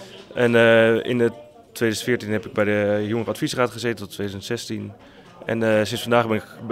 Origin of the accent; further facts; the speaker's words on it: Zoeterwoude, South Holland, Netherlands; ik ben 26 jaar. Ik woon in Zoeterwoude, geboren in Zoeterwoude. Ik ben actief in het dorp als vrijwilliger bij de scouting, bij Utopia.